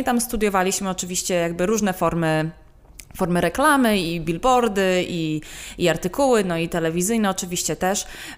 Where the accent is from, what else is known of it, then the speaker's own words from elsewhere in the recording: Suwałki, Podlaskie Voivodeship, Poland; jeszcze w Suwałkach, skąd pochodzę.